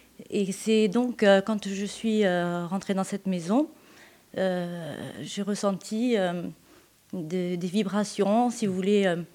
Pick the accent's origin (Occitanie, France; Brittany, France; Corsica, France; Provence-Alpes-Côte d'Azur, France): Corsica, France; Bastia; moi je suis née à Bastia et j'ai grandi à Bastia.